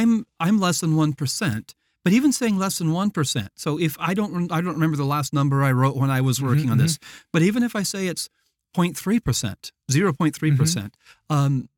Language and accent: English; United States; now in Romania; Yeah, I'm from States.